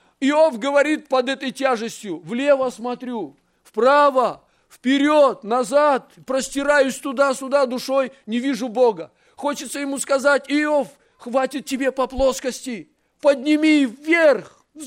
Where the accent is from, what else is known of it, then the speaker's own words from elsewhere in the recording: Siberia, Russia; а я сибиряк, вот в западно-сибирской равнине живу.